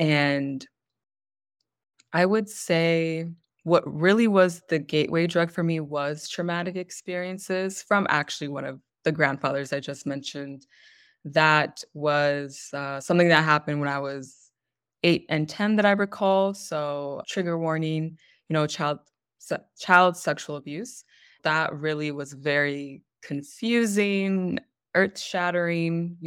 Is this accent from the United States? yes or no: yes; United States; So I guess I'm just American in every sense. My dad is Central American, my mother is South American, and I'm born and raised in North America.